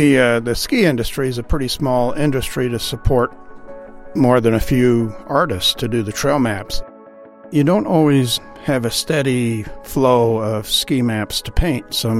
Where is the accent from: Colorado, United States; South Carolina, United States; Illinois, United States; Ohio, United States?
Colorado, United States; Parker; I'm from Parker, Colorado, and I paint ski maps.